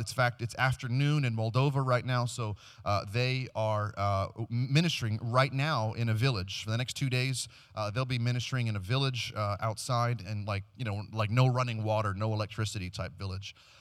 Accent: Maryland, United States; I'm from Maryland, right outside of Washington, D.C.

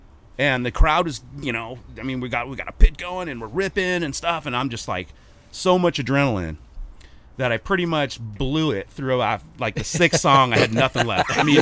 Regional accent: Glendale, United States; I was born and raised in Glendale

